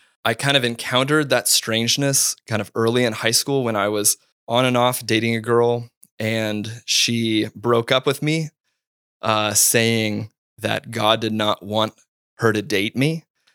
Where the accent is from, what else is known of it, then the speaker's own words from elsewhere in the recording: Grand Island, Nebraska, United States; born there; I was born in Grand Island, Nebraska in 1988, really born into a nominally Christian family. I have two older brothers